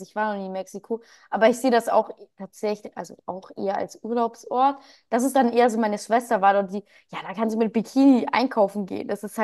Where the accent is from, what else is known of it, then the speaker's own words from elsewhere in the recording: Frankfurt, Hesse, Germany; Und ich komme ja aus Frankfurt. Jetzt ist Frankfurt natürlich nicht die sicherste Stadt, aber ich sage jetzt mal, Sossenheim ist ja so ein bisschen außerhalb, also es ist jetzt nicht direkt Innenstadt. Und ich bin da aufgewachsen.